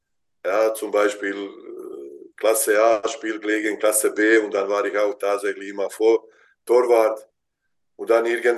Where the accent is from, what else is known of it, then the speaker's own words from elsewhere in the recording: Bosnia & Herzegovina; German is a second language; now in Germany; weil meine Eltern leben noch da, mein Bruder mit seiner Frau lebt da und viele Familie und Freunde sind da und Schwiegermutter lebt